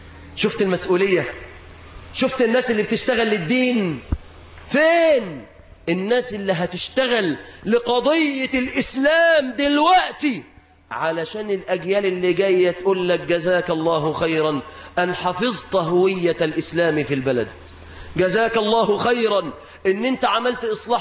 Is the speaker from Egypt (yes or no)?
yes; Egypt; طبعا ده لو عندنا في مصر هنا هيقول له يا ابني